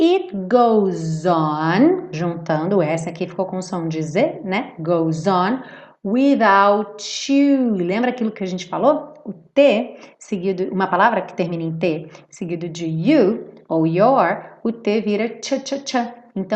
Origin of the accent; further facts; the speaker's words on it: Rio de Janeiro, Brazil; accent: carioca; quem fala como eu, carioca, porta, perna, esquerda